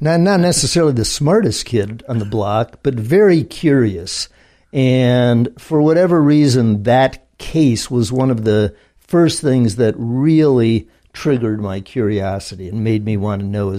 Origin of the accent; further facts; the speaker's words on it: North Tonawanda, New York, United States; I'm not originally from North Tonawanda. My dad was in the FBI.